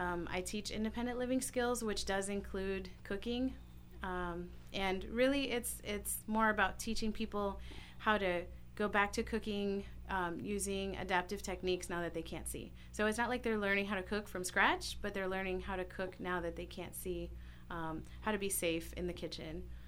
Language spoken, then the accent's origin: English; Miami, Florida, United States; also born or lived in Cuba; is from Cuba. I grew up in Miami, and I went to University of Miami to get my bachelor's in music therapy